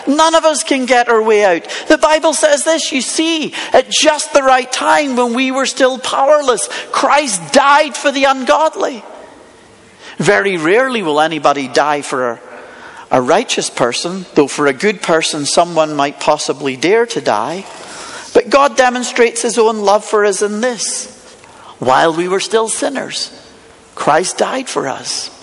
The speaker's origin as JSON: {"language": "English", "region": "Scotland", "country": "United Kingdom", "said": "I'm from Scotland."}